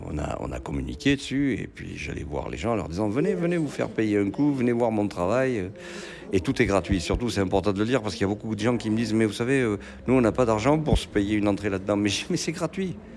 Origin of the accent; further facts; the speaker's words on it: Sarlat, Nouvelle-Aquitaine, France; moi je suis de Sarlat. Et puis tout le monde me connaît à Sarlat.